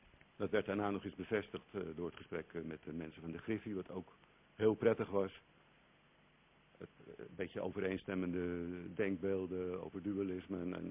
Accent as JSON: {"language": "Dutch", "town": "Haarlem", "region": "North Holland", "country": "Netherlands", "tie": "born or raised there", "said": "Ik ben bijna 52, in mei word ik dat. Geboren en getogen in Haarlem, dus op zich heel Hollands. Maar er zit een forse scheut Belgisch bloed in."}